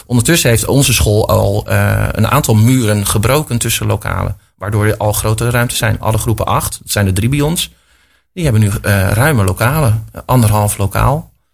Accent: Netherlands; Wij kunnen heel innovatief en creatief denken als Nederlanders.

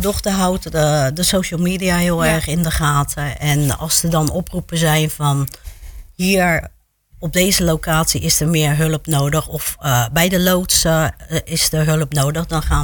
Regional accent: Rotterdam, South Holland, Netherlands; now in Capelle aan den IJssel, Netherlands; Bijna geboren en getogen in Rotterdam. Daarna naar Capelle gegaan.

